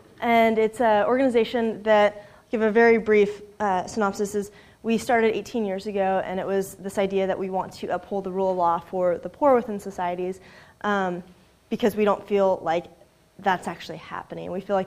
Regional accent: Sacramento, California, United States; I grew up in Sacramento, and I was a sophomore in college

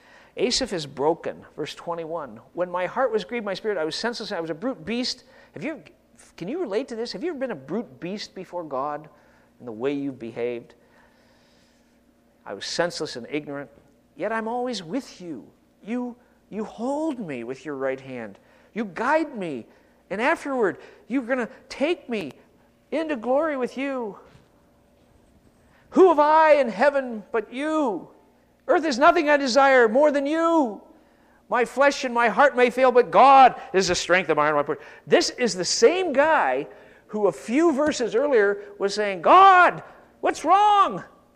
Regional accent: Midwest, United States; now in California, United States; I mean, when I came from the Midwest, we used to have bulletins

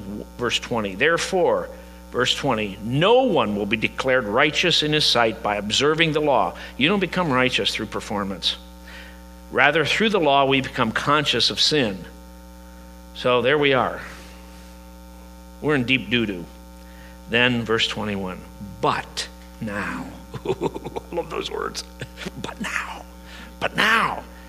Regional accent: Midwest, United States; No. I grew up in the Midwest in the 1950s.

